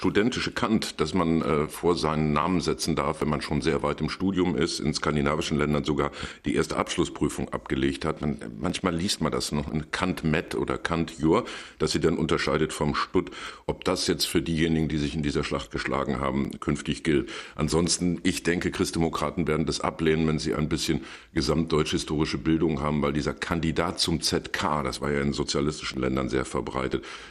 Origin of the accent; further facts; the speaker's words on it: Dortmund, North Rhine-Westphalia, Germany; Nein, als Dortmunder tut es mir ja leid, weil ich empfinde wirklich Mitleid